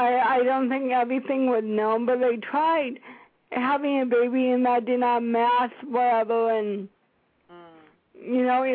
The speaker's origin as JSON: {"language": "English", "region": "Oregon", "country": "United States", "tie": "born or raised there", "said": "When we were growing up in Oregon, my parents' best friend, Dara, had leukemia"}